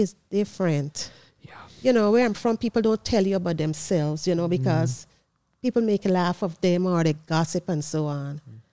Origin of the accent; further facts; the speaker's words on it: Guyana; I'm from Guyana, and that's in South America.